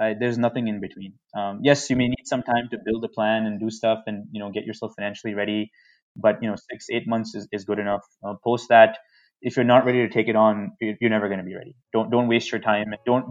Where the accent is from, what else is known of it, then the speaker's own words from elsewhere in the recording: New York City, New York, United States; And I come from New York City, where traffic is worse than Bombay.